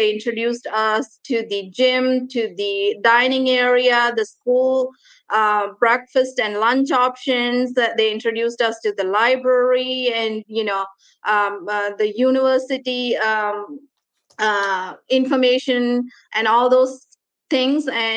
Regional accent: Ontario, Canada; moved away as an adult; now in United States; I came from Canada, Ontario, and they follow the same system as the U.S.

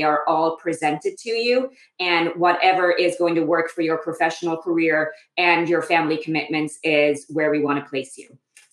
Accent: Ireland; accent: Irish; you can probably tell from my accent, I am originally from Ireland.

